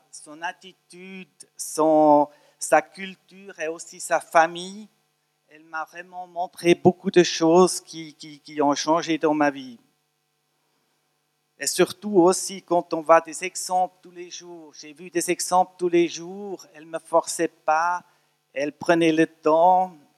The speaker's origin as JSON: {"language": "French", "country": "Switzerland", "second_language": "French", "lives_now": "Chavannes-des-Bois, Switzerland", "said": "Je suis suisse-allemand. Alors, je vous promets, je ne le fais pas en suisse-allemand."}